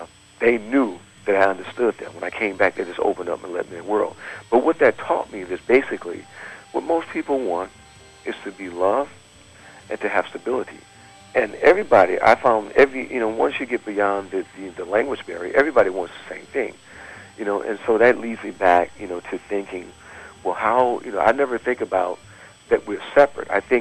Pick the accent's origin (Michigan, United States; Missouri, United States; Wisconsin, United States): Michigan, United States; and Bob Hurst, we're from, you know, we're from Michigan, you know, so we talk together